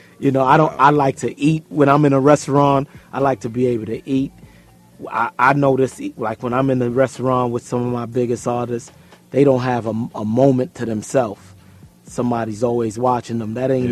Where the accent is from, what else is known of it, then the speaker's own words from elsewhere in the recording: West Coast, United States; Just because I'm from the West Coast, I need to have a West Coast manager.